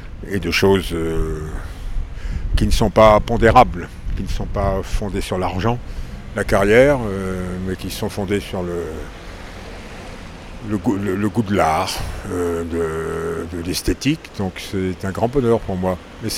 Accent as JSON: {"language": "French", "town": "Saint-Malo", "region": "Brittany", "country": "France", "tie": "born there", "said": "Oui, je suis né à Saint-Malo, camarade, franchement."}